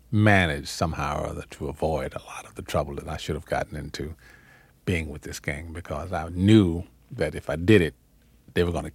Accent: Charleston, Mississippi, United States; I came from Charleston, Mississippi. I mean, a little town where everybody, you know, the Africans have a saying, it takes a whole village to raise a child.

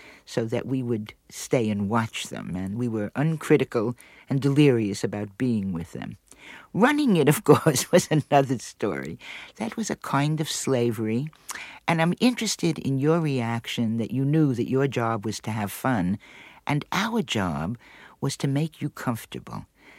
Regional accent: New York, United States; Well, when I was growing up, I think that we had an absolutely marvelous time at the hotel.

